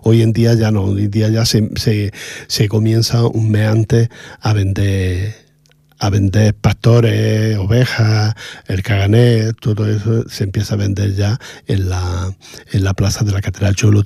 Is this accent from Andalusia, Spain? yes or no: yes; Granada, Andalusia, Spain; Mira, hoy yo tengo dos de Granada en la lista, se nota que soy de Granada.